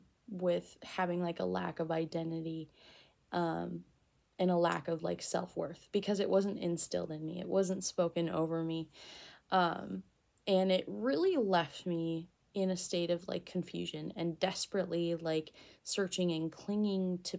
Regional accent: Minnesota, United States; I'm 24 years old, and I'm from Minnesota.

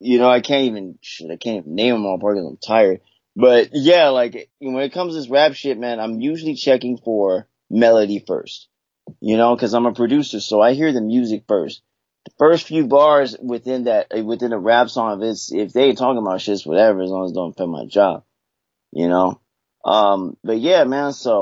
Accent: California, United States; And for me, I'm from the Bay Area, man. You know, I'm from the Bay Area, East Bay. I grew up with LGBTQ classmates.

